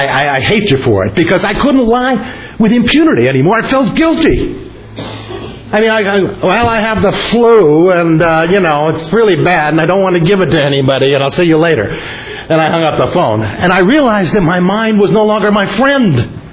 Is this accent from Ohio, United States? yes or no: yes; Ohio, United States; I'm from Northeast. I lived in Northeast Ohio much of my life.